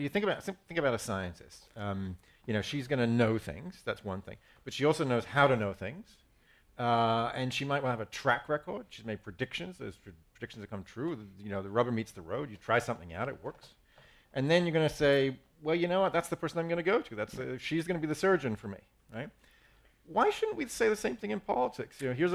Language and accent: English; United Kingdom; I'm a Brit, and, I'm suffering from a double trauma of living here currently and my country busy destroying itself.